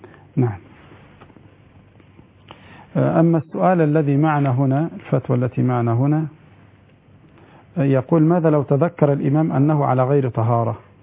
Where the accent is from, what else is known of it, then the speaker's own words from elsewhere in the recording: Kafr El Sheikh, Kafr El Sheikh Governorate, Egypt; وهذه المستويات عندنا في كفر الشيخ